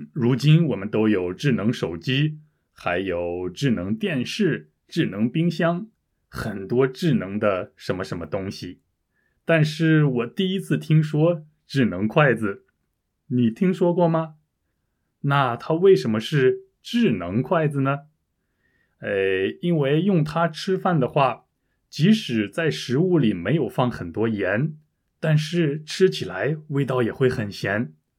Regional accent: Shanxi, China; 我是一个中国人，所以当然很喜欢吃了。不论是四川菜、广东菜，还是我的家乡菜、山西菜，我都很喜欢吃。还有，因为我出生在北方

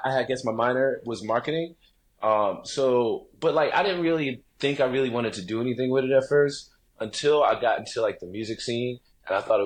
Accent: Baltimore, Maryland, United States; Yeah, I'm from Baltimore, born and raised. I lived out in like the county area during my middle and high school years, but came back for college and then just kind of stayed here

